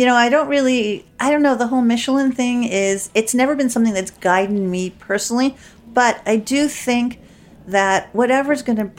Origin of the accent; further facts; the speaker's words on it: Manhattan, New York, United States; I grew up in Manhattan.